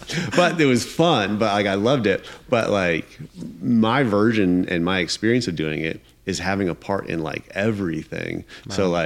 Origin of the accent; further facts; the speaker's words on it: Iowa City, Iowa, United States; So like we did one in Iowa City, Iowa, my hometown last year.